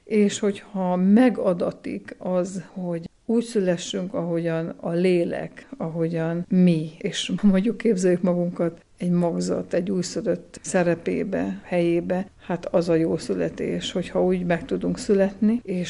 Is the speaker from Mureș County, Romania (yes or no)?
yes; Magfalva, Mureș County, Romania; Erdélyben születtem a Kiskükölő mentén, Magfalván a szülőfalumban nőttem fel, ott végeztem első 8 osztályt, aztán Marosvásárhelyre az egészségügyi közép- és főiskolába kerültem.